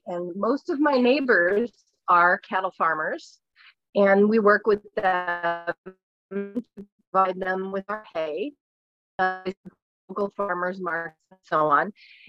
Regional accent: St. Charles, Missouri, United States; also born or lived in St. Louis; I'm originally from St. Charles, and then I lived in St. Louis for a long time. So I'm sort of a transplant, but I've lived here for 22 years.

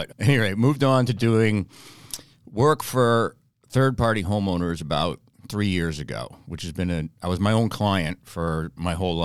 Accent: Newton, Massachusetts, United States; I grew up in Newton.

